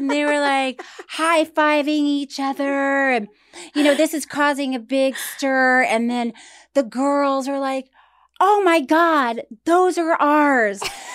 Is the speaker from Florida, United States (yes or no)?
yes; Florida, United States; Also, growing up in Florida.